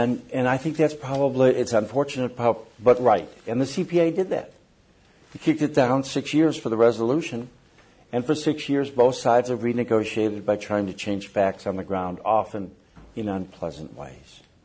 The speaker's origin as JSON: {"language": "English", "town": "Chicago", "region": "Illinois", "country": "United States", "said": "I come from Chicago. Our politics is all ethnic."}